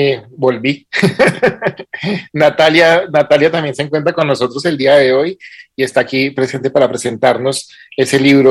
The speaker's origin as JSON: {"language": "Spanish", "country": "Colombia", "said": "como colombianos tenemos que leer"}